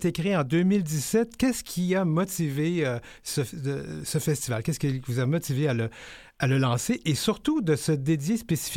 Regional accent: Quebec, Canada; leur permet de faire rayonner leur talent ici, chez nous, au Québec

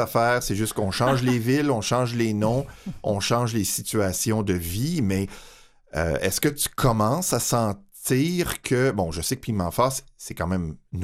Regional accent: Saint-Leonard, Quebec, Canada; Moi, j'ai grandi à Saint-Léonard.

